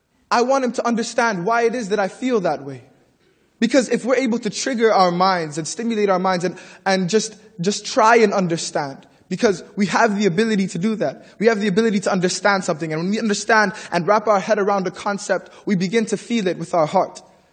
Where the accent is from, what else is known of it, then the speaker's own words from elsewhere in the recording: Ontario, Canada; I'm a 17-year-old poet. … I'm from the Regent Park community.